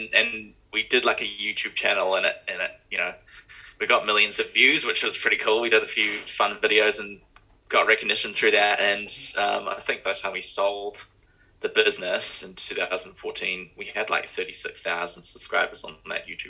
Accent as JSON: {"language": "English", "region": "Auckland", "country": "New Zealand", "tie": "born or raised there", "said": "Grew up in Auckland. Been in Auckland all my life, or a Jaffa, as you might say."}